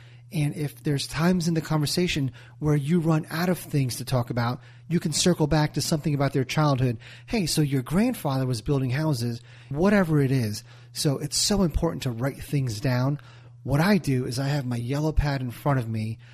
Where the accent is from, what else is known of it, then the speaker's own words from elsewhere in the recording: New Jersey, United States; I'm from Jersey. I'm a pretty high-strung guy, high-energy guy, and I want to talk a lot.